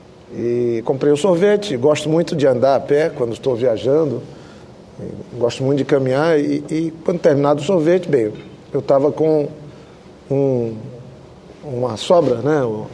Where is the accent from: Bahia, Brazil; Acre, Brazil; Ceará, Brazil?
Acre, Brazil; Eu sou do Acre.